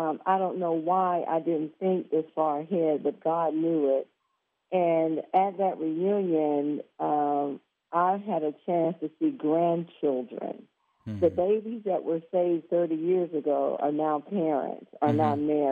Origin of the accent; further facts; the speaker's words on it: Orlando, Florida, United States; I am originally from Orlando, Florida. So we started one in Orlando, and that was 30 years ago.